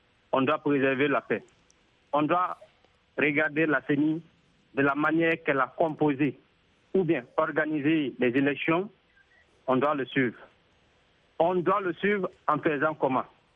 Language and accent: French; Guinea; en tant que guinéen, je ne dois pas aller me coucher à la maison